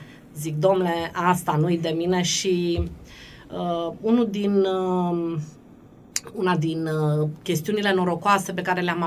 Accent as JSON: {"language": "Romanian", "town": "Ocna Mureș", "region": "Alba County", "country": "Romania", "tie": "born or raised there", "said": "M-am născut în Ocna Mureș, am crescut în Ocna Mureș, m-am format ca om în Ocna Mureș."}